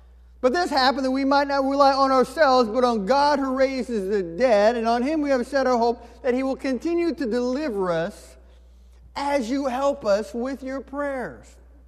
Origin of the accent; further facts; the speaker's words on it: Indiana, United States; Now here comes the hard part. I'm from Indiana.